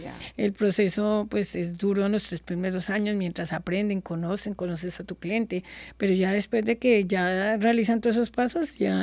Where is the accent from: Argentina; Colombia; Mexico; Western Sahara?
Colombia; parte de lo que yo soy como latina, sé cómo se hace un negocio en Colombia